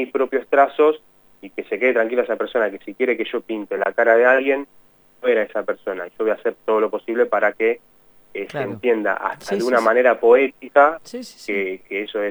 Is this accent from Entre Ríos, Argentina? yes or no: no; Luis Guillón, Buenos Aires Province, Argentina; Yo soy de Luis Guillón, es partido de Esteban Echeverría